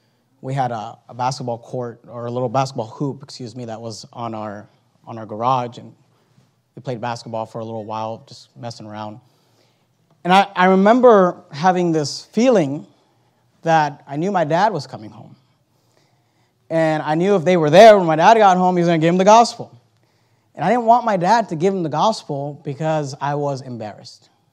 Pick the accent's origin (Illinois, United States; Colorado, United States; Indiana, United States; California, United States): California, United States; Hayward; I grew up in Hayward, California. And when I was 13 years old, we moved from Hayward to San Leandro.